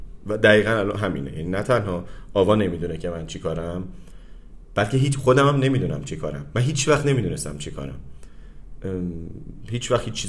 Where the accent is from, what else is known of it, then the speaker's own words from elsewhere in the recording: Yazd, Iran; خیلی یزدیم، من یزدی ترینم